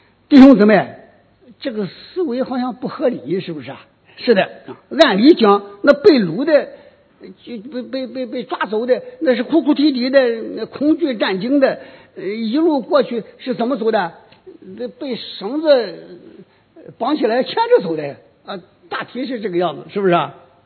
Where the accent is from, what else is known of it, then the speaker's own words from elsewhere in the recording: Changzhou, Jiangsu, China; 可能咱们常州人不一定知道